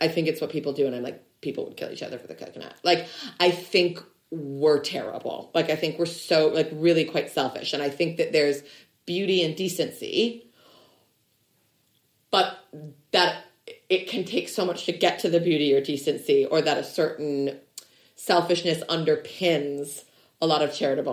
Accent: Illinois, United States; no, we're both from Illinois, actually.

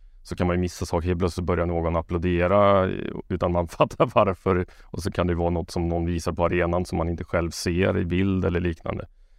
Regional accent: Karlstad, Värmland, Sweden; Jag är från Karlstad, och där är det inte lokala fotbollen särskilt stor heller.

